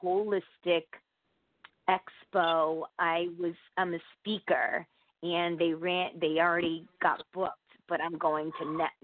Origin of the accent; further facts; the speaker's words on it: Connecticut, United States; Connecticut.